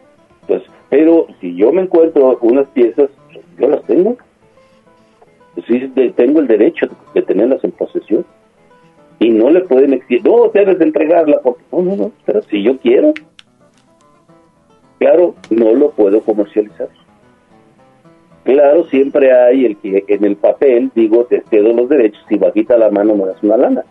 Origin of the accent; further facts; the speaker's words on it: Mexico; Nosotros ni somos prehispánicos, ni somos europeos, somos mexicanos. Somos un sincretismo cultural.